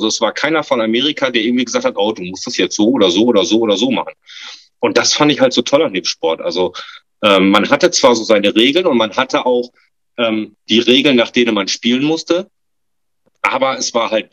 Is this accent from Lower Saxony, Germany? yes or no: yes; Garlstedt, Lower Saxony, Germany; Ich komme nördlich von Bremen. Das kleine Örtchen nennt sich Galstedt. Das ist im Kreis Ostholz-Scharmbeck.